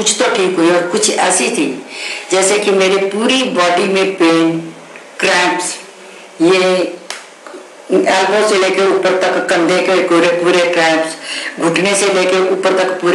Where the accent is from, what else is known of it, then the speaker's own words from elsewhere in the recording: Chandigarh, India; मैं चंडीगढ़ से आई